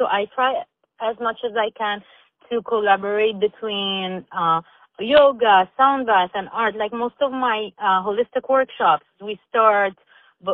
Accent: Egypt; English is a second language; moved away as an adult; also born or lived in Dubai; I'm originally from Egypt. This is where I got my certification, and then I moved to Dubai.

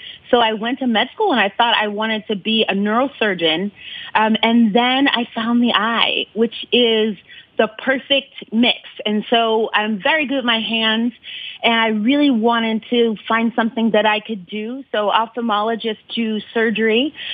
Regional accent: Ann Arbor, Michigan, United States; I also come from an activist background, so I grew up in Ann Arbor, and I was on the Black Student Union there

